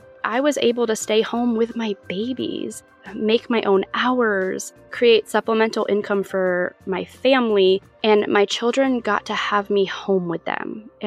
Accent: New York, United States; now in Fort Worth, United States; We currently live in Fort Worth, Texas, but we were both born and raised in New York.

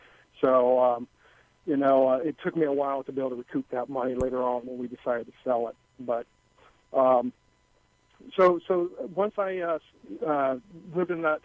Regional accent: Florida, United States; I'm from Florida, and I had an opportunity where I went out to Portland, Oregon

